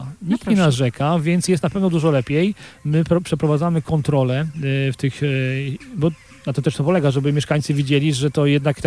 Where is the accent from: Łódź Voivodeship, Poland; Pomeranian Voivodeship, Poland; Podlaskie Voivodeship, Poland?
Pomeranian Voivodeship, Poland; Jestem z Janowa, więc dzielnicy Janowo.